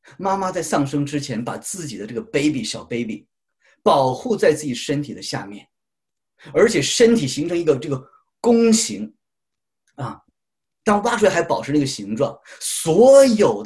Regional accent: China; 我们中国人的孩子在这个北美呢，一般刚生下来啊，自己带或者爷爷奶奶带、外公外婆带

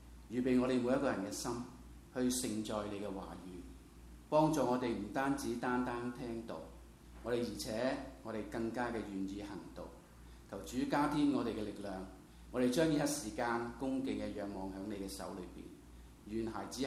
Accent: Guangdong, China; 我们广东人说，哇，这个位置是一个肥缺

